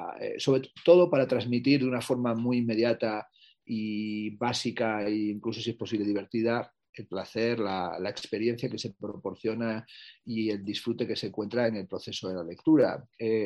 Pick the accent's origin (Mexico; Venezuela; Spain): Spain; Plasencia, Extremadura; en mi infancia en Plasencia, donde yo nací en el año 1964